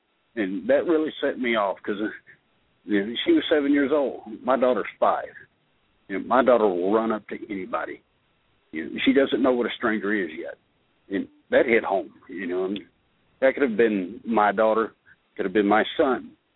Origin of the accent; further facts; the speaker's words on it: Canton, United States; And I grew up here in Canton. I've been here 40 years, you know, born and raised in this community.